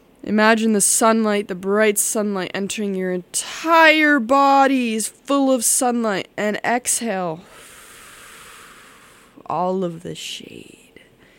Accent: New Jersey, United States; now in Massachusetts, United States; I grew up in New Jersey, which I have loved. I loved the time I had there, yes. And I'm glad I'm not there anymore.

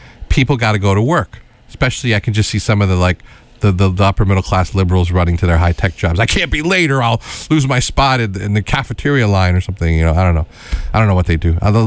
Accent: United States; I'm an American.

